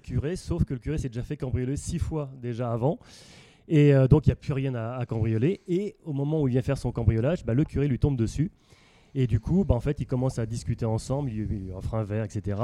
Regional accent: Paris, Île-de-France, France; nous, on est deux comédiens, on vient de Paris tous les deux.

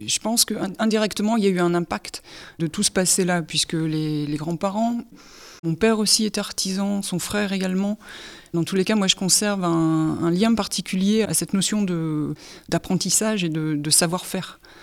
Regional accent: Hénin-Beaumont, Hauts-de-France, France; also born or lived in Courrières / Paris; Je suis née à Courrières. J'ai fait toute ma scolarité à Hénin-Beaumont, où j'habite encore aujourd'hui.

